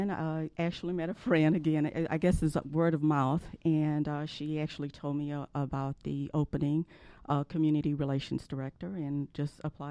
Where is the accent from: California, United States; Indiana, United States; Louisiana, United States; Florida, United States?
Louisiana, United States; Opelousas; Originally, I'm from Opelousas, Louisiana. I went to high school and business school there.